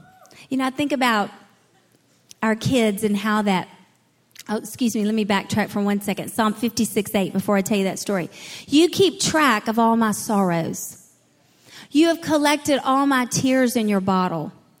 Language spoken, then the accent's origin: English; the South, United States; accent: Southern; He hears my little southern accent voice.